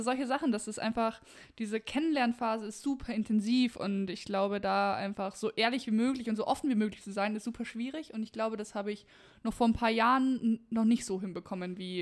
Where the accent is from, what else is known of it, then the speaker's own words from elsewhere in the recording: Munich, Bavaria, Germany; born there; also born or lived in Berlin / The Hague / Hamburg; In der schönsten Stadt der Welt, nur um das nochmal festzuhalten.